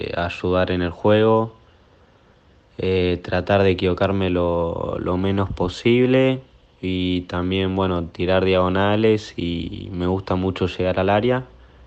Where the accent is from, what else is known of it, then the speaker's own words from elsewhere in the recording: Santa Cruz, Argentina; vengo de la provincia de Santa Cruz, soy categoría 2002